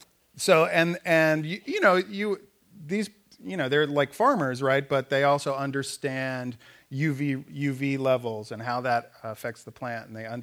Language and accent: English; Kansas, United States; I grew up in Kansas.